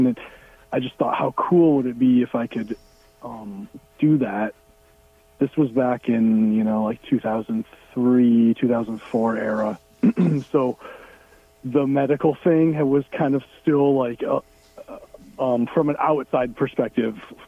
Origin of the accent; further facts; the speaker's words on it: Grand Rapids, Michigan, United States; also born or lived in California; Well, I was born in California, and not too long after I was born, my family decided to move to Michigan because my dad got a job. So I was raised in Grand Rapids, Michigan